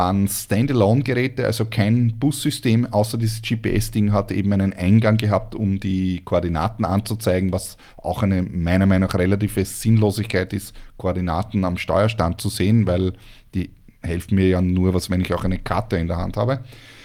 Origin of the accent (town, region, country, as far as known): Austria; born or raised there